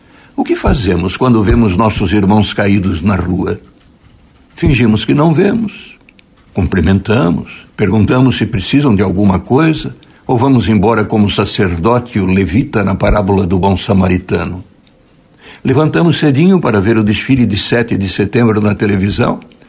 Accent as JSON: {"language": "Portuguese", "town": "Luiz Alves", "region": "Santa Catarina", "country": "Brazil", "tie": "born or raised there", "said": "Volto à minha infância em Luiz Alves"}